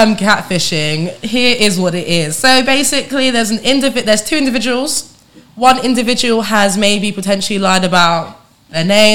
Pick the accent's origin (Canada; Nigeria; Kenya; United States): Nigeria; I think I'm allowed to say this because I am Nigerian.